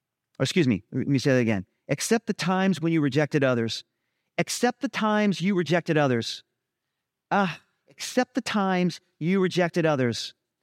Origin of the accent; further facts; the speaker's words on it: Vermont, United States; now in Southern United States; You know, I'm from Vermont. I'm from the north, and I came to the south, and it's a different culture, right?